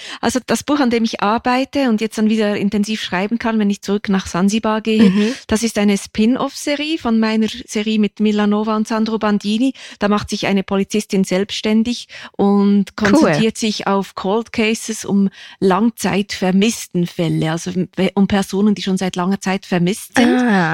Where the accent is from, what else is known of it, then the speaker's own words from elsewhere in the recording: Switzerland; weil ich bin ja Schweizerin.